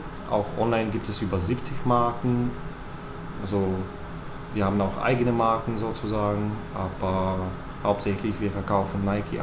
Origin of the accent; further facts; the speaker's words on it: Bulgaria; German is a second language; now in Germany; Also ich komme selber aus Bulgarien.